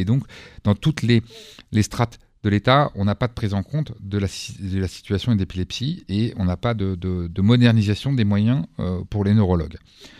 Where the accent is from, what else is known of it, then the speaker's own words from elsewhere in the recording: Paris, Île-de-France, France; je suis né à Paris, j'ai vécu à Paris toujours.